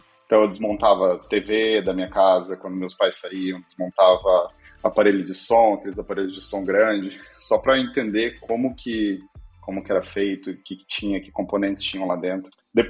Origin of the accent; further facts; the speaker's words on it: Arapoti, Paraná, Brazil; Eu sou do interior do Paraná, eu nasci em Arapoti, uma cidade bem pequena no Paraná, e minha vida inicial, assim, minha infância foi praticamente num ambiente de fazenda e sítios